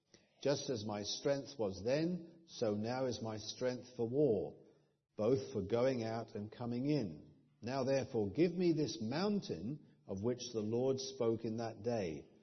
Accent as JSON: {"language": "English", "town": "Sidmouth", "region": "South West England", "country": "United Kingdom", "tie": "born or raised there", "said": "Not if you go to my hometown in Sidmouth, everybody's 85 there."}